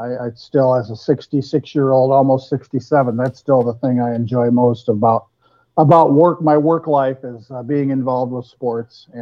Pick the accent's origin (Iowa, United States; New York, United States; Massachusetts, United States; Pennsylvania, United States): Iowa, United States; Graettinger; A little town in northwest Iowa, Grettinger, Iowa.